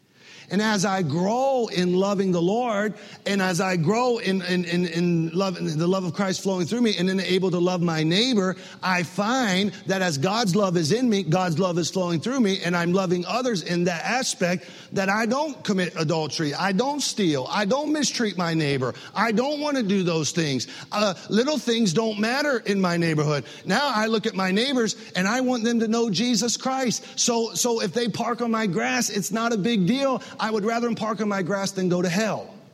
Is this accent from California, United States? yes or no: no; Michigan, United States; moved away as an adult; now in South Florida, United States; I came to South Florida in 1994. I came from Northern Michigan, from a very, very friendly town. In Northern Michigan, we had one, in my town, we had 800 people. We had one stop sign in the middle of the town.